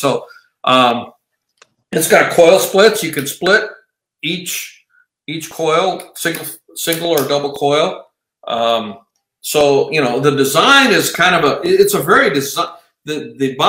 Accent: South Dakota, United States; he's from Minnesota, Hibbing, Minnesota, and I'm from South Dakota, so that's the next state over.

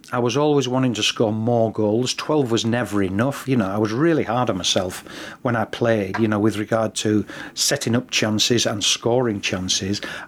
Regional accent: Hull, Yorkshire and the Humber, United Kingdom; born there; Yeah, definitely. I was born in Hull.

